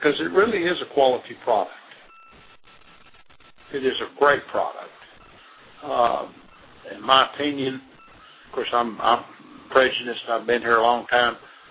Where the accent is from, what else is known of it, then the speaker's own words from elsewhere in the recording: Texas, United States; but I'm a Texan, and that's the way we're brought up to think.